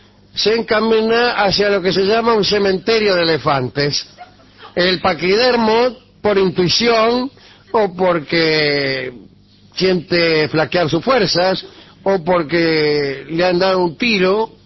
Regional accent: San Justo, Buenos Aires Province, Argentina; Soy de San Justo.

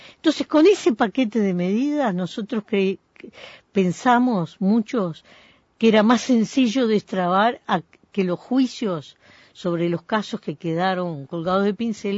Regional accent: Uruguay; yo soy parte del Uruguay.

